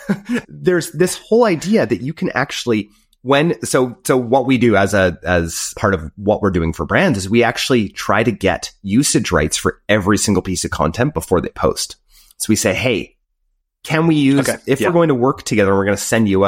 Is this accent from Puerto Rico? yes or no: no; Canada; You guys know I'm Canadian, by the way.